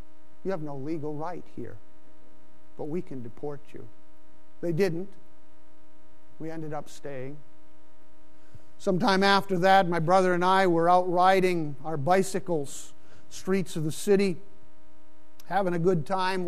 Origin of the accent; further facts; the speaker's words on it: Pakistan; I grew up in Pakistan, as you know, and I knew every day that I was a foreigner and was often reminded of it.